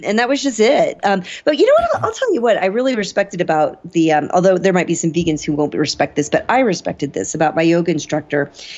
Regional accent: Illinois, United States; also born or lived in Iowa, United States; I grew up in the Midwest. I'm from Illinois, Iowa.

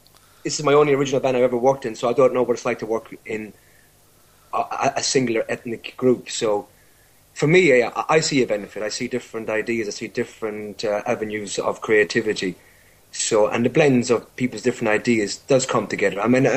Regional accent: Ireland; now in United Kingdom; I'm Irish originally. I moved to the UK about 16 years ago.

